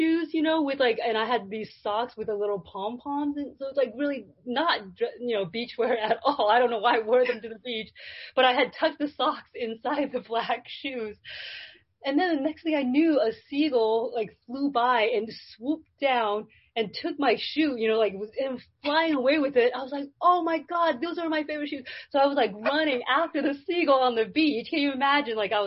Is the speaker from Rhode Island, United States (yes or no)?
yes; Rhode Island, United States; I'm in Georgia now. I grew up in Rhode Island, so there's this one moment actually that I wanted to share.